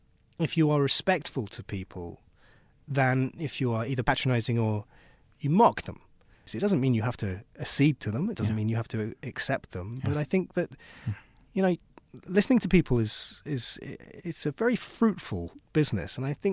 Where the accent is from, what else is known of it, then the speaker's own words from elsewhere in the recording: United Kingdom; you know, I'm a Brit. We are the worst colonizers of all.